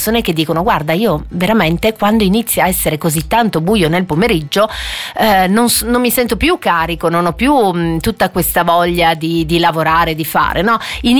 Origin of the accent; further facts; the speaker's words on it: Aosta Valley, Italy; born there; io comunque sono nata a dicembre in Valle d'Aosta